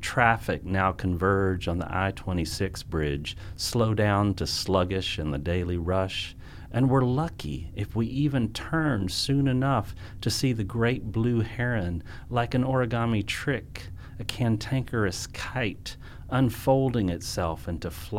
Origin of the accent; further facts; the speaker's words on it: Arkansas, United States; I was born and raised in Arkansas, and this happened in Arkansas, and I was the first Arkansas poet that they had ever published.